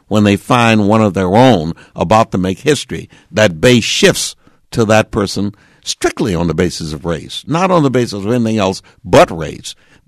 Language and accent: English; Mineola, Texas, United States; I think there's lots of Texas left in me. I think I brag like I'm still a Texan. I think sometimes I drop my ings like I still live here in Texas